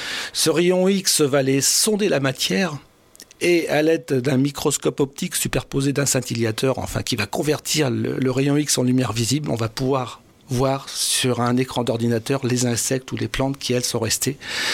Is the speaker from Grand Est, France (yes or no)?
no; Aigrefeuille-d'Aunis, Nouvelle-Aquitaine, France; Alors donc moi je suis d'Aigrefeuille de Nice, à côté de La Rochelle.